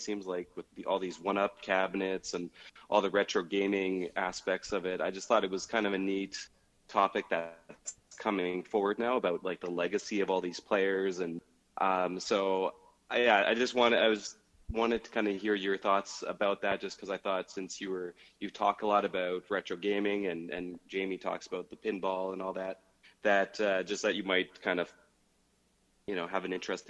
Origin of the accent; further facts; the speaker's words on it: Canada; accent: Canadian; Yes, I am from Canada, actually.